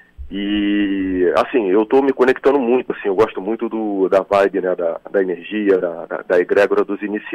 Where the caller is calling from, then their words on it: Rio de Janeiro, Brazil; Eu sou do Rio de Janeiro, sou carioca como o senhor, professor.